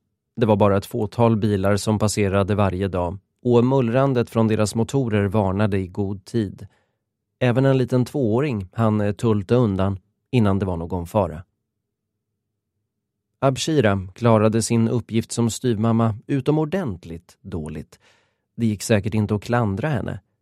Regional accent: Galkayo, Mudug, Somalia; en by längs vägen som gick mellan min hemstad Galkayo och kuststaden Hobio.

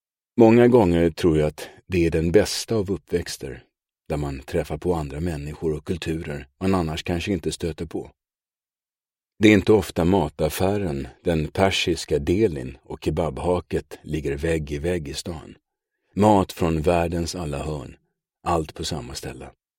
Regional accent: Solna, Stockholm County, Sweden; Utan min barndom utspelade sig i Hagalund i Solna. En annan av Stockholms många förorter. Som vi flyttade till när jag var runt 6 år gammal. En förort i västra Stockholm.

